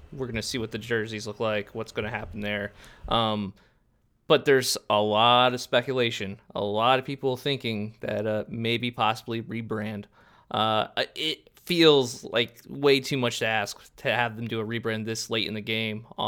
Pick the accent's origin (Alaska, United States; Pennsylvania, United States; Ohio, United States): Ohio, United States; I'm from Ohio. I used to root for the Browns.